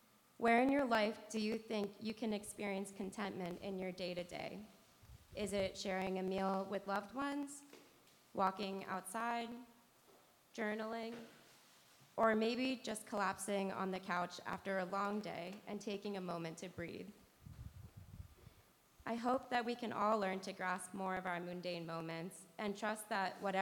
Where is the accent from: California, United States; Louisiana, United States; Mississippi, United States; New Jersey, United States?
New Jersey, United States; I was brought up in Jersey.